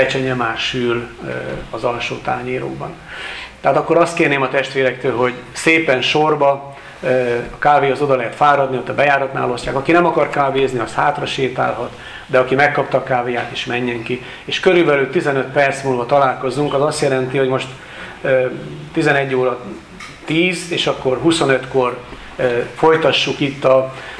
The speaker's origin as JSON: {"language": "Hungarian", "town": "Karcag", "region": "Jász-Nagykun-Szolnok", "country": "Hungary", "said": "az én szülőföldemről, tudják a testvérek, én karcagi származású vagyok"}